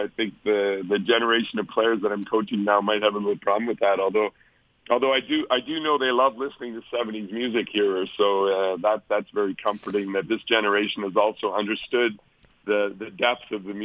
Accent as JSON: {"language": "English", "town": "Winnipeg", "region": "Manitoba", "country": "Canada", "tie": "born or raised there", "said": "Yeah, I mean … also from Winnipeg, my hometown."}